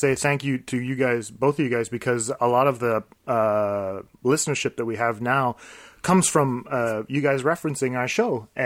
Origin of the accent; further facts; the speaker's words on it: Quebec City, Quebec, Canada; I'm an Anglophone from Quebec City.